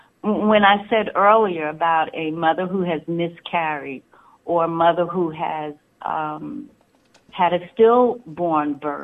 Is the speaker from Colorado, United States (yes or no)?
no; New York, United States; I'm a New Yorker. So in the winter, just as it's beginning to snow